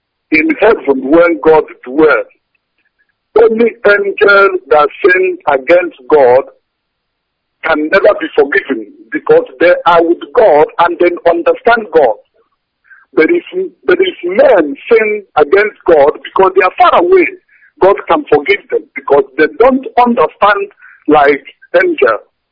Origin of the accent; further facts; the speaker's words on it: Anambra, Nigeria; now in Malaysia; I'm calling from Malaysia. I'm from East Inurum, Basau Local Government, Anambra State, Biafra.